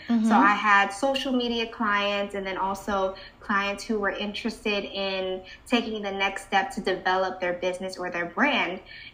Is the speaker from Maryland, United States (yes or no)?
yes; Maryland, United States; now in New York, United States; And so basically, I'm Filipino-American. Mm-hmm. So both parents are Filipina. I was born and raised in Maryland.